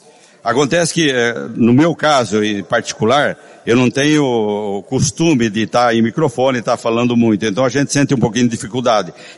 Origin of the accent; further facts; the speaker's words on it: Sarandi, Brazil; Eu sou nascido em Sarandi, me formei em Sarandi, casei em Sarandi, meus filhos são nascidos aqui